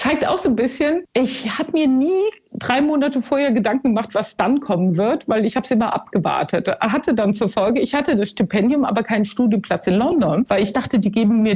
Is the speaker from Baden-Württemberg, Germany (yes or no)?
no; Mainz, Rhineland-Palatinate, Germany; Ja, ich war ja ein Mainzer Mädchen, aber ich bin dann ja 15 Jahre in der Welt unterwegs gewesen.